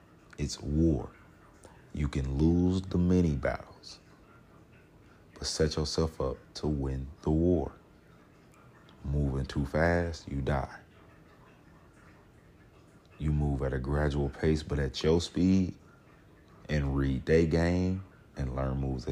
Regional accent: Detroit, Michigan, United States; I'm a little black kid. I grew up on West 7 Mile in Detroit. West 7 Mile, Detroit.

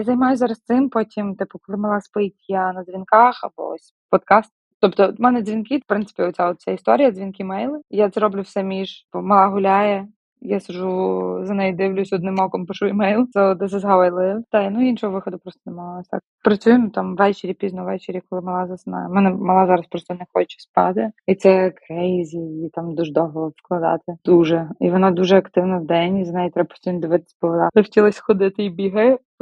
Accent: Lviv, Lviv Oblast, Ukraine; Я зі Львова, знаєте?

